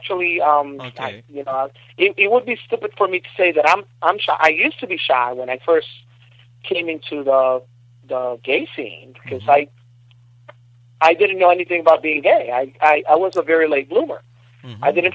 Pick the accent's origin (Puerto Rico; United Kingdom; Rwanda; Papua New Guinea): Puerto Rico; See, growing up in Puerto Rico, I know about the devastation of hurricanes